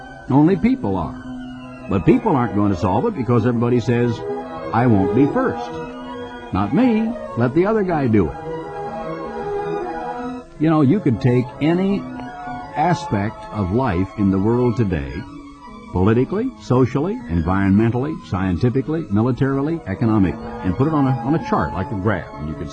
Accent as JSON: {"language": "English", "country": "United States", "tie": "born there", "said": "When I was born in the United States, the population was 100 million."}